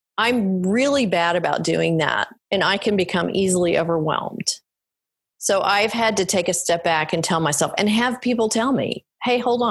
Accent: the South, United States; I grew up in the South.

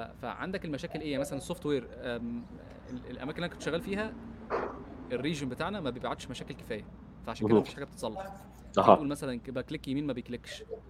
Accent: Egypt; فانا مصري ولو قابلت حد مصري برضه انا ابقى انترستد ان انا اساعده.

